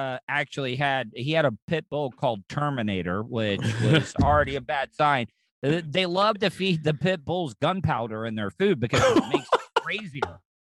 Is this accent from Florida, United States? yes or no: yes; Florida, United States; growing up in Volusia County, we got a big Spanish population.